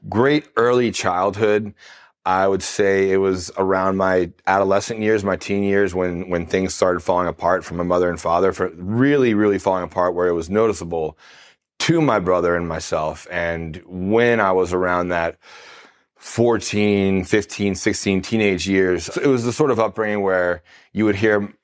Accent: Slidell, Louisiana, United States; I'm from Slidell, Louisiana, born and raised in Louisiana my whole life.

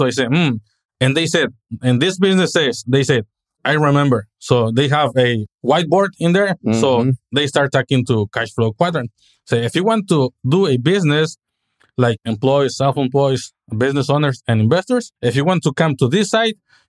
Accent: Mexico; English is a second language; moved away; So I'm from Mexico, 3 hours from Mexico City. So I've been here for like 23 years.

